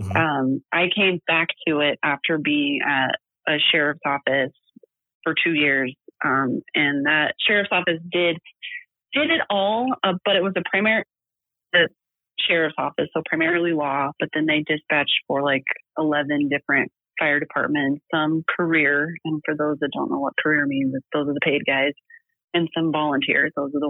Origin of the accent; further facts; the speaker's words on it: Littleton, United States; I already knew the area because I grew up in Littleton, so I was very familiar with the geography.